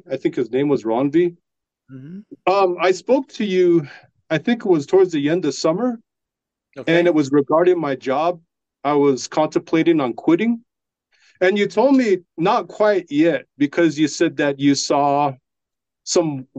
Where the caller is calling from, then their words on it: United States; accent: Navajo Reservation; I'm calling from the Navajo Reservation.